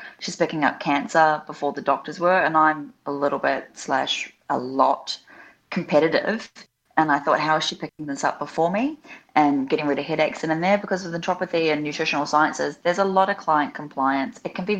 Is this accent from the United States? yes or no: no; New Zealand; also born or lived in Australia; So I grew up in New Zealand. I have had some of my childhood in Australia as well. I just get less shtick for being a Kiwi. So I just tell everyone it's a posh accent.